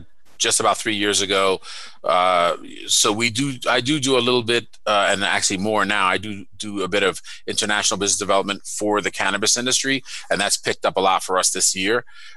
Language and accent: English; New York City, New York, United States; I'm from Brooklyn and Queens in New York City, so that's ground zero for every kind of bad drug event you can have.